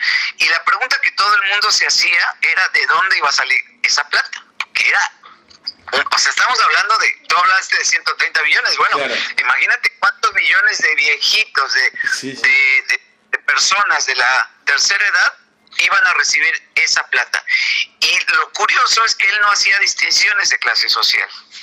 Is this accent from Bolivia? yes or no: no; Mexico; now in Uruguay; cuando yo me vine de México hacia Uruguay, el dólar estaba en 20.